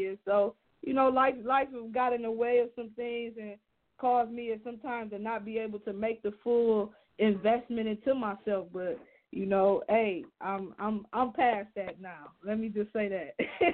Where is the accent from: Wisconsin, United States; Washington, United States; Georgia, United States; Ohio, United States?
Ohio, United States; Toledo; Like, I'm from Toledo. This is the mud, you know. This place that we live in is an actual swamp